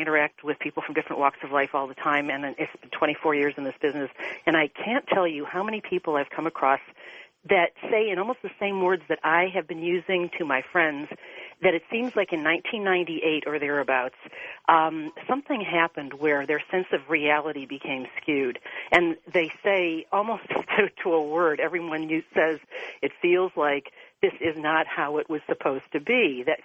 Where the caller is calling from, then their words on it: Ohio, United States; I'm from Ohio.